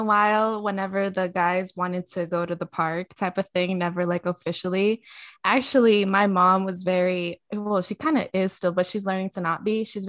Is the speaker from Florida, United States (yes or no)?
no; Boston, Massachusetts, United States; also born or lived in South America; I came here from South America when I was like 1 year old. So this is the culture I know. Boston Celtics, Red Sox, Patriots, even the Bruins.